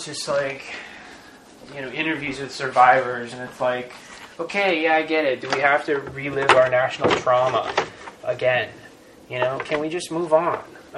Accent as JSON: {"language": "English", "region": "New Jersey", "country": "United States", "tie": "born or raised there", "lives_now": "New York, United States", "said": "Because I grew up in New Jersey, and I remember the towers, and I remember seeing the towers every time I came into the city."}